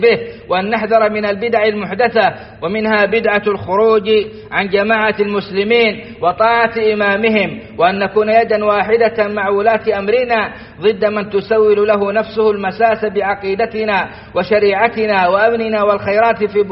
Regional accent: Saudi Arabia; ما نعيشه في بلادنا السعودية

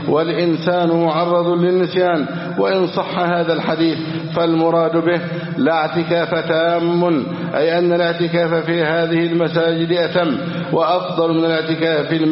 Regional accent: Egypt; اللهم احفظ بلادنا مصر

